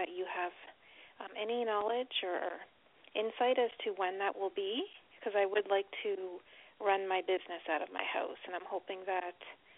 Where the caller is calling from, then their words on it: Ontario, Canada; I'm calling from Ontario.